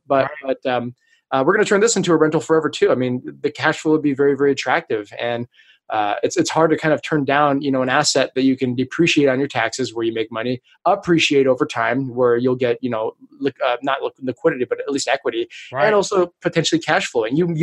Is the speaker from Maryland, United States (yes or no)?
no; Hawaii, United States; I was born and raised in Hawaii. So to me, like soul food.